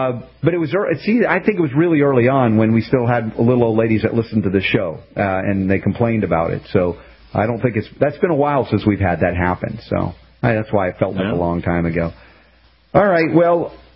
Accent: United States; Now, as an American, I can speak to my fellow Americans

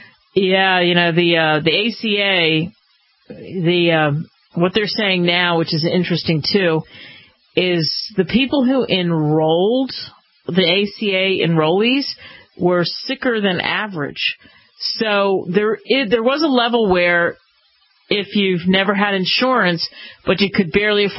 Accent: Killeen, Texas, United States; And I have to tell you, I'm from Killeen, and it just breaks my heart that we had another shooting at Fort Hood.

